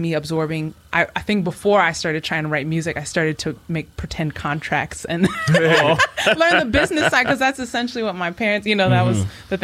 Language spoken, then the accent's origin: English; Seattle, Washington, United States; also born or lived in Yokohama, Japan / Bay Area, United States; now in Philadelphia, United States; And I was born in Seattle, Washington, but I also grew up between Seattle and Yokohama, Japan. So Yokohama ni sumdeimashita. And I also lived in the Bay Area for a while after that. Now I live here in Philly